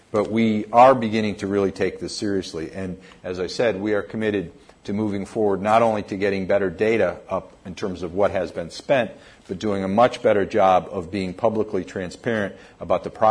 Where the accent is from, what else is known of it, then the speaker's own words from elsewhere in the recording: United States; even as an American, I could never quite figure it out